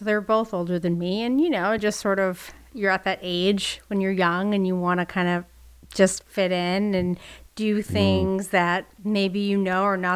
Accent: Yonkers, New York, United States; Well, when I was growing up, I grew up in Yonkers, and there are a lot of valleys, but I would say not a ton of great park to go sledding.

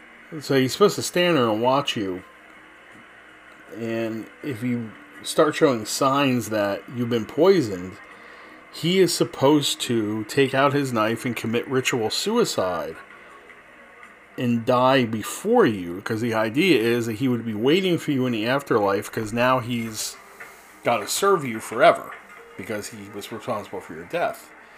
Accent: New Jersey, United States; And growing up in the Jersey Shore, I used to go out blue fishing all the time on the charter boats.

